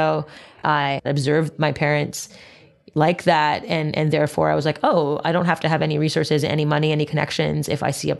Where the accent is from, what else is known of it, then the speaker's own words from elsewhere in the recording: Montreal, Quebec, Canada; My mother's from Japan and my dad's from India. And I grew up in Montreal, Canada.